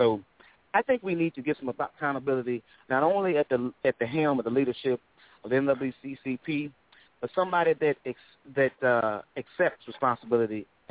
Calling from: Minneapolis, Minnesota, United States; I'm calling out of Minneapolis.

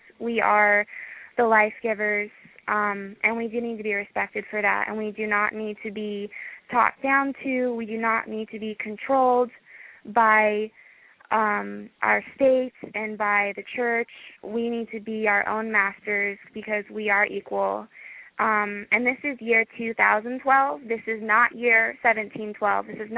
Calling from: Portland, Oregon, United States; I'm 19 years old, and I'm calling from Portland, Oregon.

